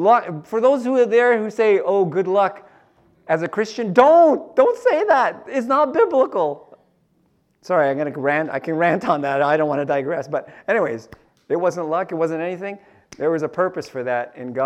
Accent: Philippines; I might as well say that's 144,000 Filipinos. I'm Filipino.

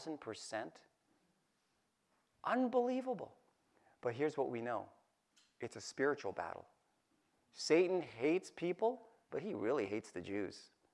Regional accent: Philippines; He's not Filipino. I'm Filipino.

